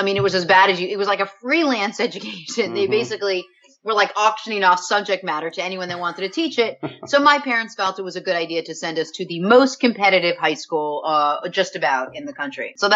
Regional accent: Port-au-Prince, Ouest, Haiti; also born or lived in Kingston, Jamaica; I was born in Kingston, Jamaica, and then my brother and I, we were raised in Port-au-Prince, Haiti.

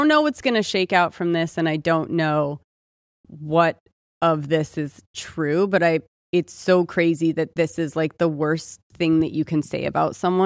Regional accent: California, United States; our world or in our more like Austin or I'm from California, whatever.

